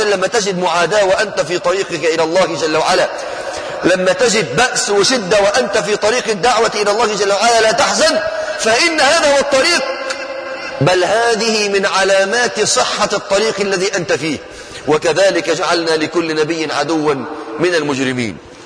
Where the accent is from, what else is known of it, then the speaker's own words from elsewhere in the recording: Kuwait; ما كان يأتي إلى بلدي الكويت إلا شهرا في العام أو أقل من ذلك